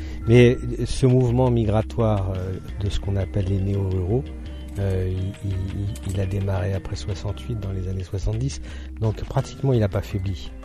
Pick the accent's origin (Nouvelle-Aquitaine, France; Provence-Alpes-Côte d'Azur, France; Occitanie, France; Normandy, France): Normandy, France; Moi je viens de Normandie, d'une société plutôt urbaine, d'un milieu plutôt bourgeois.